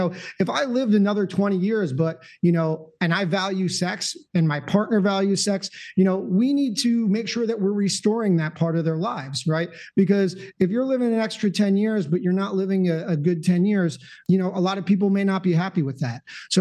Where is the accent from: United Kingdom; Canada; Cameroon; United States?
United States; New Jersey; I grew up in North Jersey, went to undergrad at Johns Hopkins.